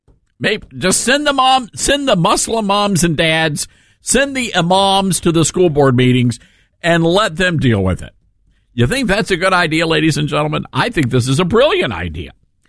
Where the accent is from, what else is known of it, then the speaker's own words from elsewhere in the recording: Germantown, Tennessee, United States; Yesterday, I told you about a situation in my hometown, Germantown, Tennessee.